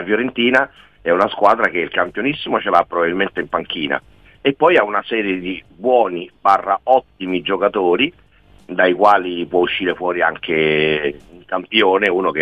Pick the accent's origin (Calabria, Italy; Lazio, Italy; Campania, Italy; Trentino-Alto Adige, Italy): Lazio, Italy; Rome; io sono di Roma